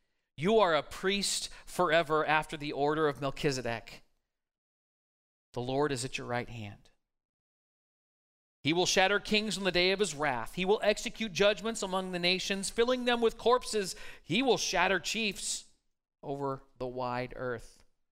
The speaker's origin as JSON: {"language": "English", "country": "United States", "said": "I'm an American, so raw America, I don't have a king"}